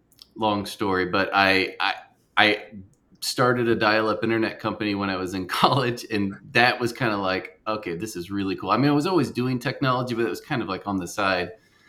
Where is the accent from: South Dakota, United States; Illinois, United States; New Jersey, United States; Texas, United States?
Illinois, United States; Carbondale; So I grew up in Carbondale, Illinois, and stayed there the majority of, you know, through college.